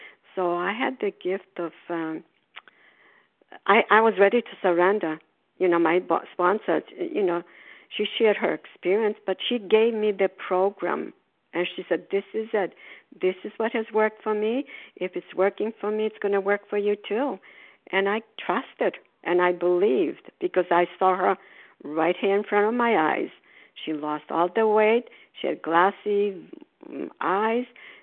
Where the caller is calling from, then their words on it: Port Charlotte, Florida, United States; We are snowbirds, so I'm calling from Port Charlotte, Florida, and we'll be back to Massachusetts in next week.